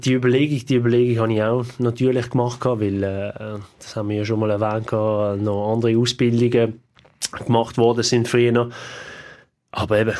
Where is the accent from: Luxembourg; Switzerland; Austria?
Switzerland; Basel, Basel-Stadt; hat man sich ja immer auch als Basler gefühlt